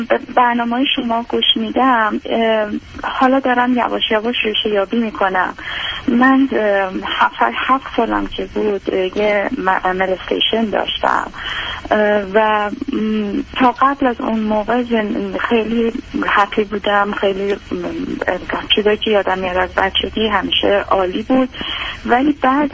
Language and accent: Persian; Iran; also born or lived in United States; من بچگیم رو آمریکا گذرونده بودم و بعد توی 5-6 سالگی برگشت بودم ایران